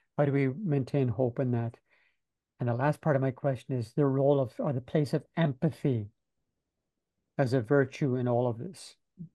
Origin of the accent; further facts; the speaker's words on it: Ulster, Ireland; now in Queens, United States; from Jamaica in Queens, and I spent the day with the Federation of the Sisters of St. Joseph